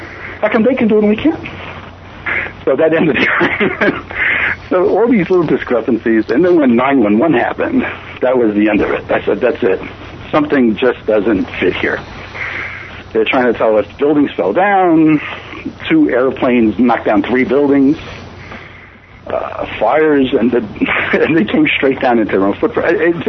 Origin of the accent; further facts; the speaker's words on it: New York, United States; I'm in Rockland County, which is about 30 minutes north. I was born and raised in New York.